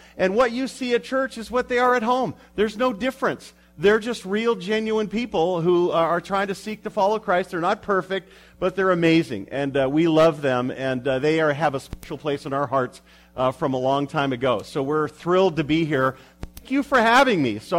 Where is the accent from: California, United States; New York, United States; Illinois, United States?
California, United States; Yes, I am from California, the land of fruits and nuts and flakes.